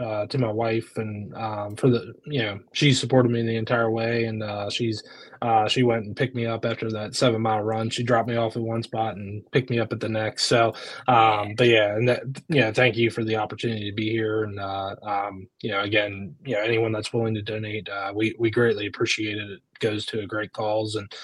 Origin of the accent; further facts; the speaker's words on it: United States; I grew up in York County, so I grew up in these parks.